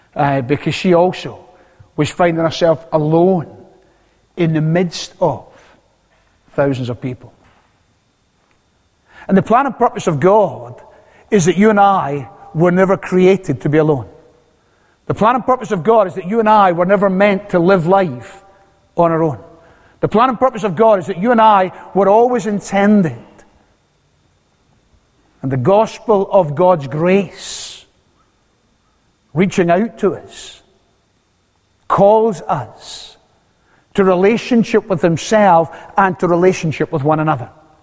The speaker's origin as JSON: {"language": "English", "region": "Scotland", "country": "United Kingdom", "said": "\"Hey, I'm from Scotland. Where I come from, we say hello.\""}